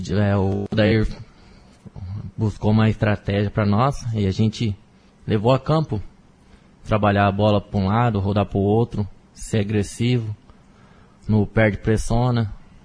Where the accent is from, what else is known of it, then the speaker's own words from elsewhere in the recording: São Paulo, Brazil; Eu sou paulista.